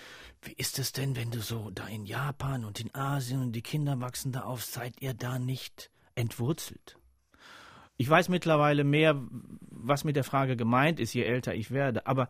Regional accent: Nünschweiler, Rhineland-Palatinate, Germany; also born or lived in Thaleischweiler-Fröschen; Ich bin in Talfröschen geboren. Der Ort hieß Talfröschen. Ich bin in Nünschweiler aufgewachsen. Das waren Orte, die hatten so alle zwischen 500 und 1000 Einwohner.

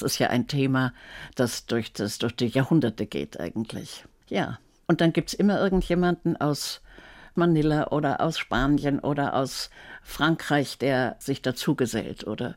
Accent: Austria; also born or lived in Bochum / Nassau; Und auch was den Pass anbelangt, ich bin Österreicherin.

